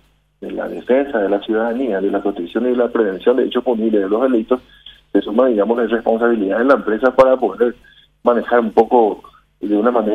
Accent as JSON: {"language": "Spanish", "country": "Paraguay"}